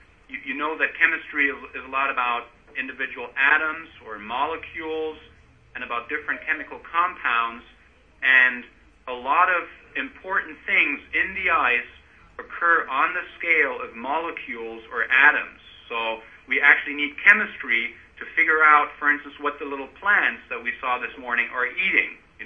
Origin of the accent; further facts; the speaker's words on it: Germany; now in Alaska, United States; I actually moved to Alaska from Germany. I'm originally from Germany.